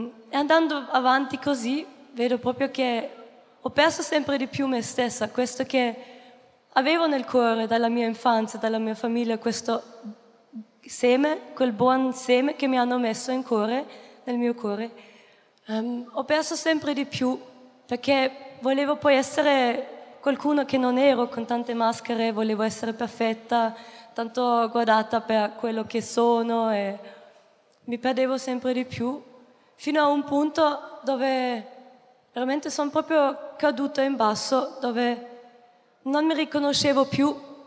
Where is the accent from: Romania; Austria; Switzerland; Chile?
Austria; ho 22 anni, vengo dall'Austria